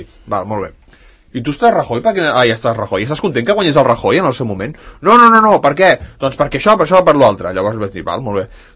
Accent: Sant Cugat, Catalonia, Spain; Doncs precisament perquè som de Sant Cugat. I Sant Cugat està situada a Catalunya i tenim la nostra pròpia idiosincràcia.

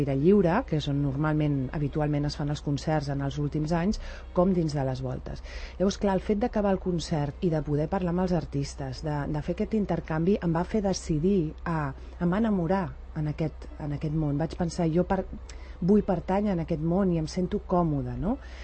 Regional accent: Sant Cugat del Vallès, Catalonia, Spain; jo ja sabeu que sóc filla de Sant Cugat i a més sóc enamorada d'aquest poble. Jo segueixo dient poble perquè vinc de família de pagesos i traginers, per tant, jo m'hi sento, tot i que ara és una ciutat.

